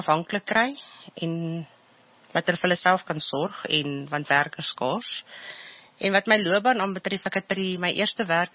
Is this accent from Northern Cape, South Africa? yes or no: no; Germiston, Gauteng, South Africa; now in Boksburg, South Africa; Ek het in Germiston groot geword en ons het nie baie getrek nie. Ek het my hele lewe lank daar gebly en die dag toe ek wel trek is toe ek trou. Toe van toe af is ek in Boksburg